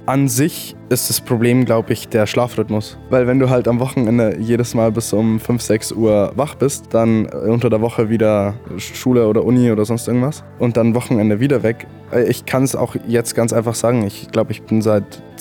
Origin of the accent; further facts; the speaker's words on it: Pocking, Bavaria, Germany; ich bin 20 Jahre alt, ich komme aus Pocking